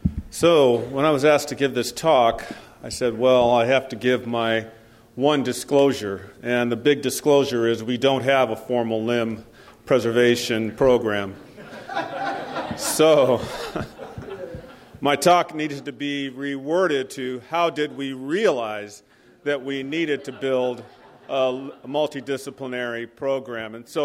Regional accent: Los Angeles, California, United States; I'm graduating from the University of Tennessee, and I love the place. I was a Los Angeles guy, but I enjoyed my fellowship.

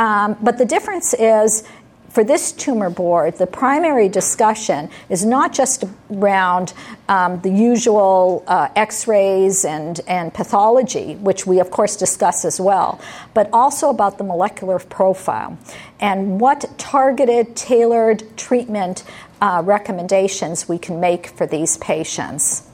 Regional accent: Canada; San Diego is a really gorgeous city, but I'm from Canada, and it's very pretty and as well.

